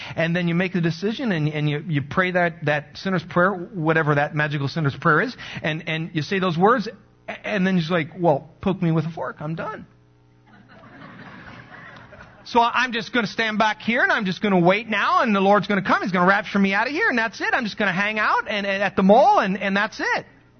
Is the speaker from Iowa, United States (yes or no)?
yes; Iowa, United States; And, you know, I'm from Iowa. We don't jump around.